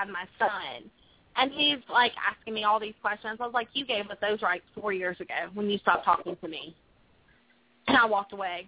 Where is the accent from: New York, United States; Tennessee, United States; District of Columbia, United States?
Tennessee, United States; I'm from Tennessee.